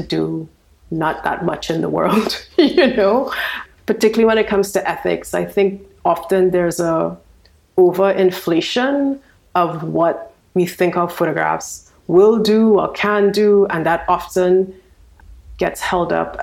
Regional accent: Trinidad & Tobago; I grew up in Trinidad and Tobago. I mean, I come from a loud place. I come from a place where everybody is like vying for, you know, entertaining each other. People dress colorfully

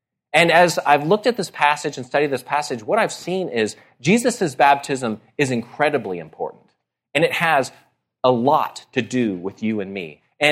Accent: Dallas, Texas, United States; I grew up in Dallas, and I was at an event in Dallas.

